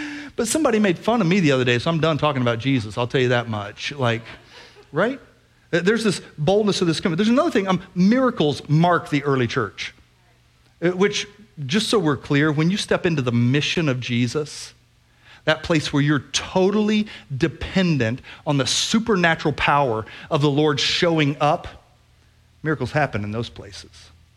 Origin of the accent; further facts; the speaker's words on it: the South, United States; Growing up in the South, the phrase was bless your little heart, right?